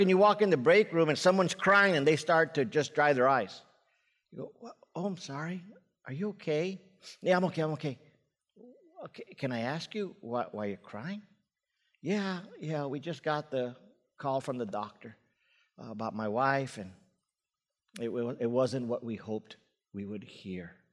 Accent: El Paso, Texas, United States; So, for me, I grew up in El Paso, Texas, and a very nominally Catholic home. We went to church, you know, being Latino, we were Catholics

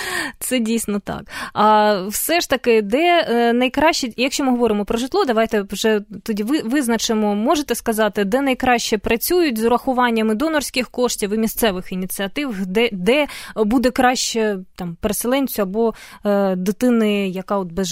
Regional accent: Luhansk Oblast, Ukraine; Я сама з Луганщини

